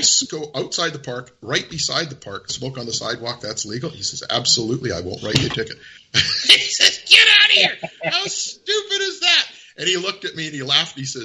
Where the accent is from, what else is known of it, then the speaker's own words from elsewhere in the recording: Vancouver, British Columbia, Canada; I grew up born and raised in the Vancouver area. I grew up on a pair of snow skis and a pair of water skis.